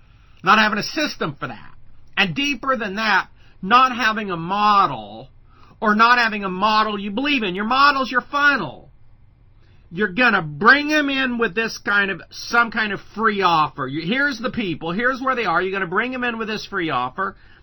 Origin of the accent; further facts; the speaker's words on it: Oklahoma, United States; For those of you in other countries, I'm from Oklahoma, and we have a state in the U.S. called Oklahoma, and it's called the South a little bit.